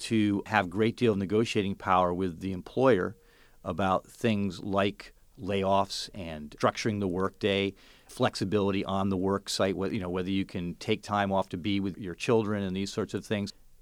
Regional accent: California, United States; In California, I'm from the Bay Area.

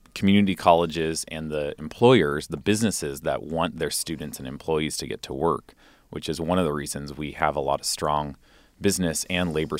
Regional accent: Tacoma, Washington, United States; Again, going back to my hometown in Tacoma, I can get a bus home from Seattle at 12:30 to Tacoma.

